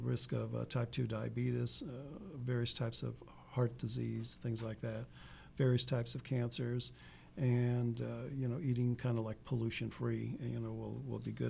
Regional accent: Italy; And I'm from Italy myself, and you have a lot of small communities and people within these areas

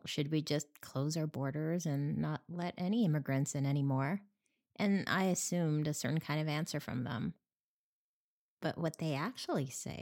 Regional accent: San Francisco, California, United States; So I have this assumption growing up in San Francisco that if you're Asian American, if you're a person of color, you're

